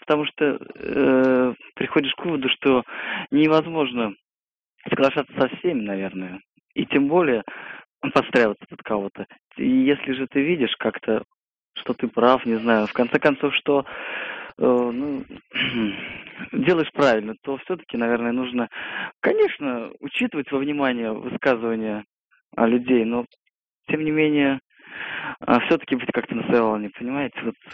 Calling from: Moscow, Russia; Из Москвы.

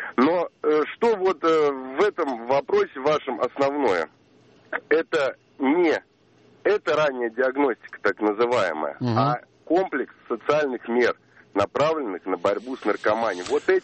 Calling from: Moscow, Russia; из Москвы

